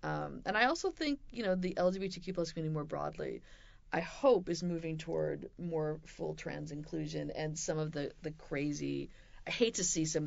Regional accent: West Coast, United States; I grew up on the West Coast, so I understand

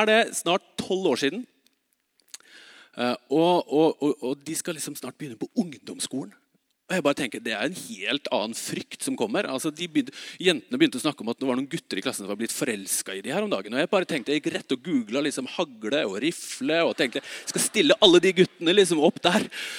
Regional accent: Oslo, Norway; moved away as an adult; also born or lived in Bergen; Jeg husker veldig godt frihetsfølelsen når jeg flyttet hjemmefra, fra Oslo og til Bergen, og på en egen hybel

